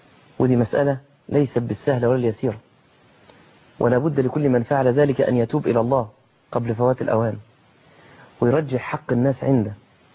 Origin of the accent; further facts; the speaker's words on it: Egypt; بحتش دي يعني معلش ده عندنا في مصر